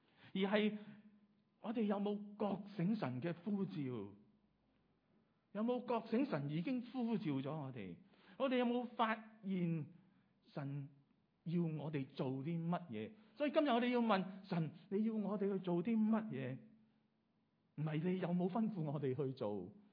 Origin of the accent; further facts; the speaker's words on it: Guangdong, China; 或者我哋广东人讲，我哋未够称啦